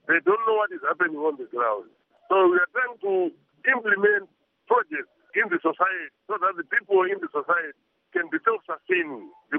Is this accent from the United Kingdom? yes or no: no; Dzivarasekwa, Harare, Zimbabwe; I was born and bred in Tsibarasekwa.